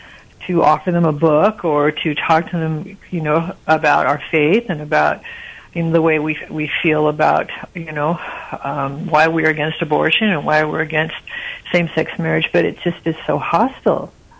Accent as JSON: {"language": "English", "region": "West Coast", "country": "United States", "lives_now": "Nebraska, United States", "said": "My question is that I'm from the West Coast, and I live in Nebraska now"}